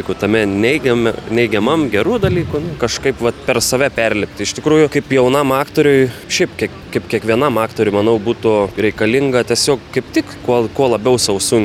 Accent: Joniškis, Šiauliai County, Lithuania; now in Alytus, Lithuania; aš pats šiaip esu kilęs iš Joniškio, mokiausi Šiauliuose, tai taip pat keturis metus tenai gyvenau, kol mokiausi

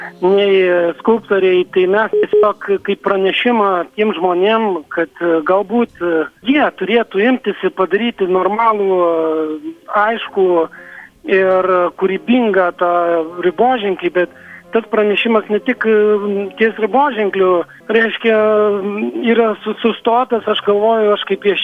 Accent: Alytus, Alytus County, Lithuania; aš kaip alytiškis myliu Alytų

